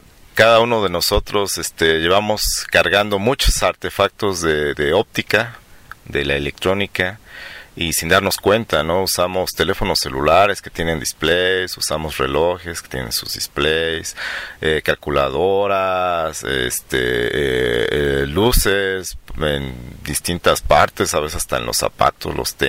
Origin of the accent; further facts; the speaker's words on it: Mexico; una comedia de la vida que tenemos todos los mexicanos diariamente, ¿no?